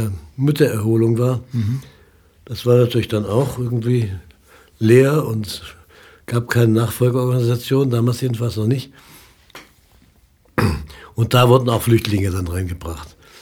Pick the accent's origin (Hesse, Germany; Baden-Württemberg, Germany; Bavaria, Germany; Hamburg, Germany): Bavaria, Germany; Aber ich habe immer gesagt, ich bin zweisprachig aufgewachsen. Zu Hause wurde Hochdeutsch gesprochen und in der Schule natürlich Bayerisch.